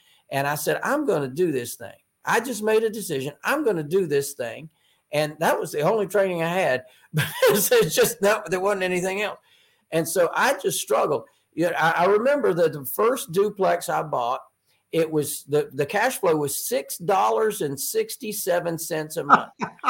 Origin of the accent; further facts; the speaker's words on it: North Carolina, United States; And then when I was actually transferred from Charlotte, North Carolina, right? North Carolina, another fellow North Carolinian brother there.